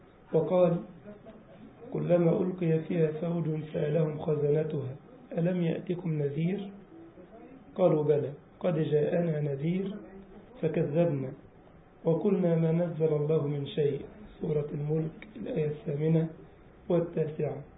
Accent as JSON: {"language": "Arabic", "country": "Egypt", "tie": "born or raised there", "said": "كان عندنا في مصر يقول لك إيه جايب لنا كحك العيد هو كان قديم واحنا صغيرين"}